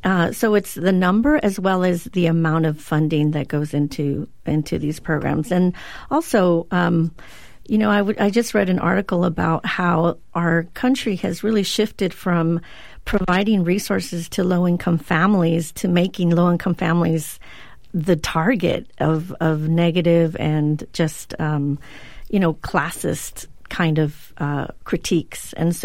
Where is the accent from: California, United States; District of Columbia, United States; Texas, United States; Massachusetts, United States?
California, United States; Redwood City; So when I was growing up in Redwood City, California